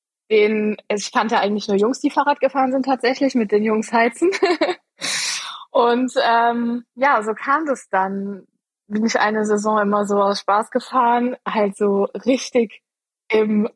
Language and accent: German; Eifel, Germany; Ich bin aufgewachsen in der Eifel, da ist, also gibt's so Sport, an sportlicher Infrastruktur gar nichts.